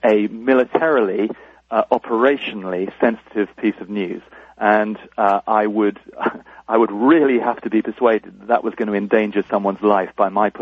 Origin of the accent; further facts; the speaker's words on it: United Kingdom; Now, I'm a Brit, but I'm a patriot